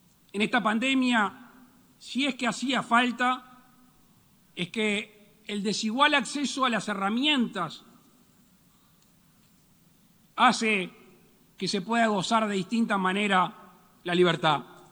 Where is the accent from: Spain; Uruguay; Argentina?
Uruguay; En Uruguay, en mi país, el pueblo demostró que con el uso de la libertad responsable manejamos un tramo importante de la pandemia